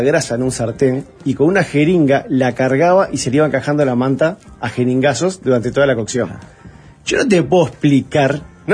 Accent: Uruguay; Lo que también nos pasó a nosotros como uruguayos es que el perfil de sabores es diferente.

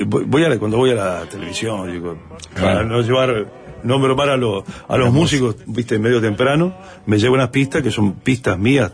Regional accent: Montevideo, Uruguay; born there; yo nací en el Rincón del Cerro, allá cerca, en la Chacra, ¿no?

